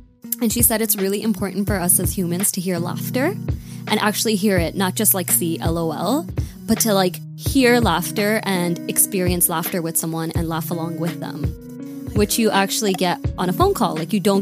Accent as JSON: {"language": "English", "country": "Canada", "lives_now": "South Korea", "said": "My pronouns are also she, her, and I'm also from Canada. I taught in Daejeon for 3 years, and now I'm a student in Korea."}